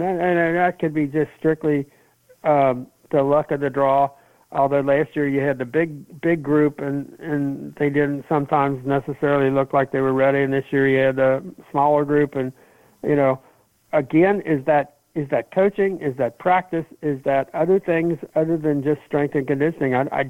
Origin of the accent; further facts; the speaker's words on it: Kentucky, United States; I grew up in Kentucky. You can't do that.